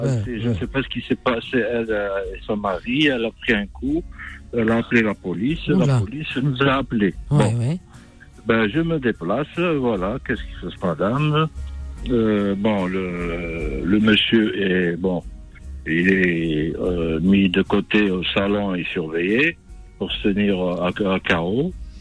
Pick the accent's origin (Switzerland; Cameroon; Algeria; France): Algeria; J'ai dit, je suis algérien, madame, ne vous inquiétez pas.